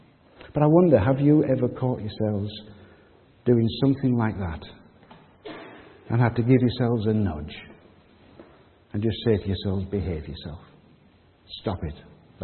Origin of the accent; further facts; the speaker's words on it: Haddington, Scotland, United Kingdom; moved away as an adult; I just miss the seaside because I was born in Haddington by the seaside. I lived there up until I was 21.